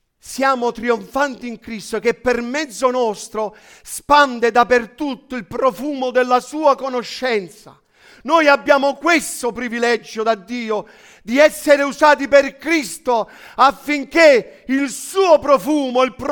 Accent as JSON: {"language": "Italian", "town": "Naples", "region": "Campania", "country": "Italy", "said": "Da buon napoletano, è come se mi fosse mangiato un ragù."}